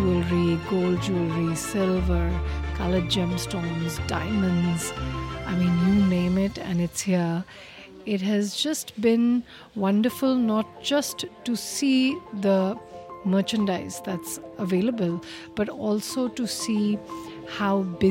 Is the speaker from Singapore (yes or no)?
yes; Singapore; I'm from Singapore. I'm a journalist, a storyteller, writer